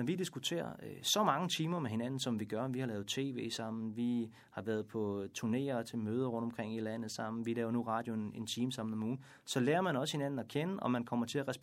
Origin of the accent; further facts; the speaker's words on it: Region of Southern Denmark, Denmark; accent: Funen; talte jeg virkelig meget fynsk